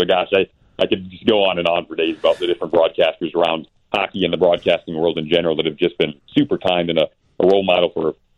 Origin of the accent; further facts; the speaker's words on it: Michigan, United States; I'm from Michigan originally, so several broadcasters in that area have helped me out.